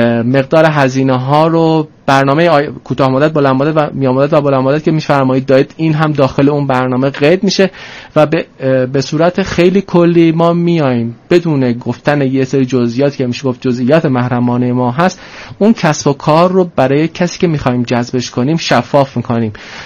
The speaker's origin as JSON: {"language": "Persian", "country": "Iran", "said": "بنده با افتخار ایرانی"}